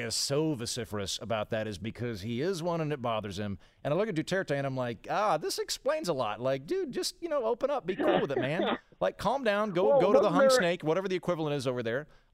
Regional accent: Oklahoma, United States; I've eaten two beating rattlesnake hearts in my home state of Oklahoma because I've been to a couple of rattlesnake derbies.

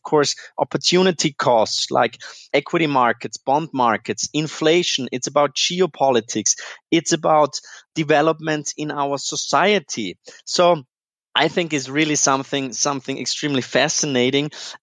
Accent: Vienna, Austria; born there; accent: Austrian; English is a second language; As you can hear, perhaps I'm not only, I've got an Austrian accent, so I was born in Vienna

